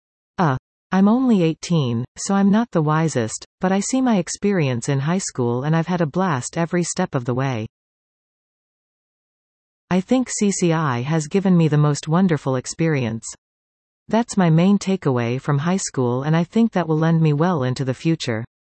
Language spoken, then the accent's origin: English; Creemore, Ontario, Canada; I grew up in Creemore. I came to Collingwood for high school, but I went to Nottawasaga Public School for elementary.